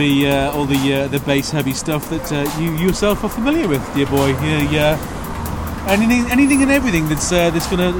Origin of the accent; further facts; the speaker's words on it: North East England, United Kingdom; Not that I am an angel, but I am from the North.